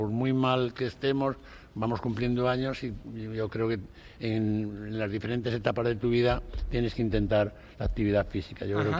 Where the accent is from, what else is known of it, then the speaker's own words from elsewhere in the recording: Salamanca, Castile and León, Spain; now in Madrid, Spain; mi lugar de nacimiento, mi formación, los primeros años de mi vida, de 17 años que vine a Madrid, pues los pasé en Salamanca y tengo pues un aprecio, como no podía ser de otra forma, hacia mi ciudad de origen.